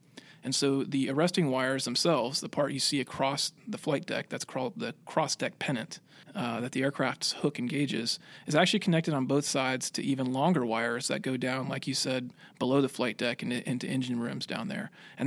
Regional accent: Pensacola, Florida, United States; Florida, not far from Pensacola, actually. Played a lot of sports in high school, kind of figured that growing up around Pensacola and being able to see all the airplanes flying around there made it look like a pretty cool job

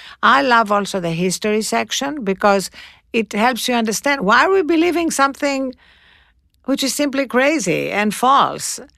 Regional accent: Greece; I come from one of these countries. They're terrible habits that are changing. But when I was growing up in Greece, people would go to dinner at 11 o'clock at night.

